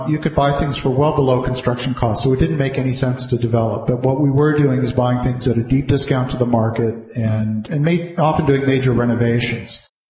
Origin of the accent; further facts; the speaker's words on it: Canada; for me as a Canadian investing in the U.S.